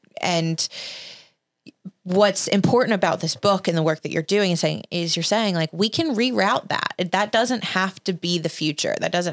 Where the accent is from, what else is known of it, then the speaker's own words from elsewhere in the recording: Alabama, United States; You know, I grew up in Alabama.